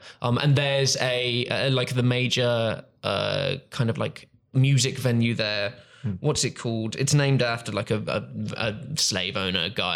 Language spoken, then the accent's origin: English; United Kingdom; We're British.